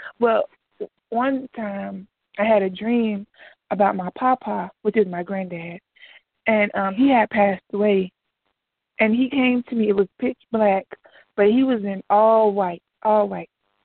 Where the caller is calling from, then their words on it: Georgia, United States; Shia, I'm calling from Georgia.